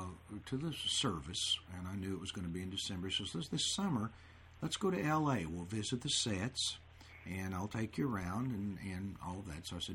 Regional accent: Chelsea, Oklahoma, United States; I had always thought that she came from Claremore, which is right down the road from my hometown of Chelsea.

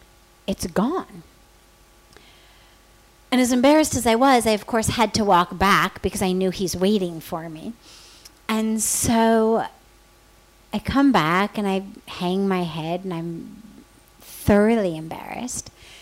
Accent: United States; I'm 25, I'm American, I've just come into this world.

